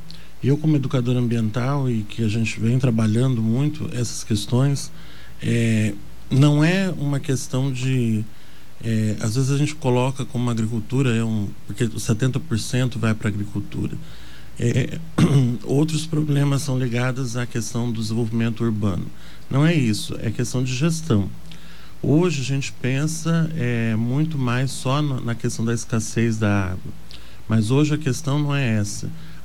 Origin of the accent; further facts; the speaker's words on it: Dourados, Mato Grosso do Sul, Brazil; also born or lived in Fátima do Sul; Eu sou sul-mato-grossense, nasci em Fátima do Sul.